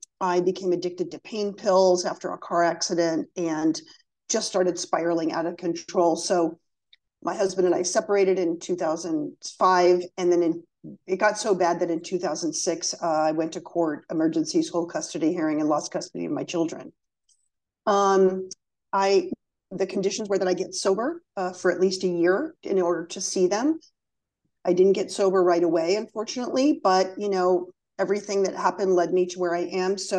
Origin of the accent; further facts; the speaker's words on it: Beverly Hills, California, United States; moved away as an adult; now in New Orleans, United States; I grew up in Beverly Hills, California. And I live currently in New Orleans. I came here to go to Tulane.